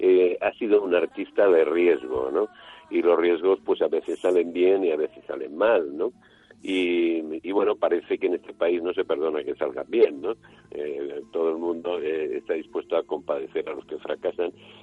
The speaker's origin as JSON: {"language": "Spanish", "town": "Madrid", "region": "Community of Madrid", "country": "Spain", "said": "Soy madrileño de la Prospe."}